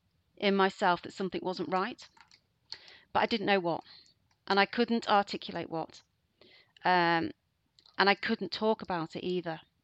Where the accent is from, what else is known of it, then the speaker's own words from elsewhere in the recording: Liverpool, North West England, United Kingdom; And I decided to come back home. I'm from Liverpool